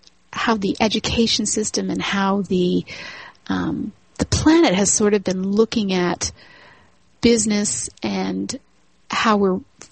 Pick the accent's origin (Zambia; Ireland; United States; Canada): Canada; Toronto, Ontario; I'm actually not from the States. I'm in Canada. So I'm from Toronto.